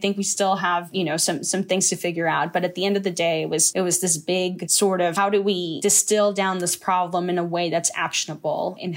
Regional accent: Tennessee, United States; I grew up in Tennessee and I had, my parents were immigrants. We actually, today is our 22nd anniversary of being in the United States.

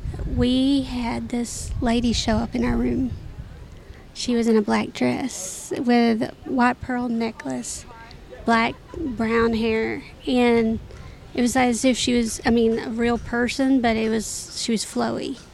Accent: Seattle, Washington, United States; from Seattle, Washington

